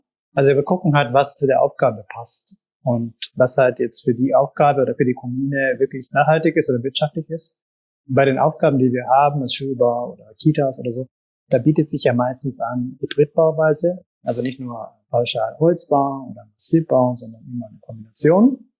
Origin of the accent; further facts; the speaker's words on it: Japan; German is a second language; moved away as an adult; now in Germany; weil ich bin aus Japan gekommen mit 23 nach Deutschland. Ich habe noch nicht mal die Sprache so richtig gekonnt.